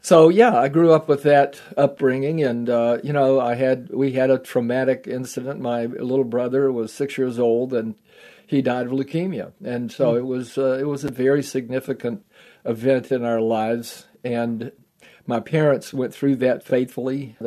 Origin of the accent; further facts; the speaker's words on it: Houston, Texas, United States; I am a Texan still. I mean, you don't get that out of your blood.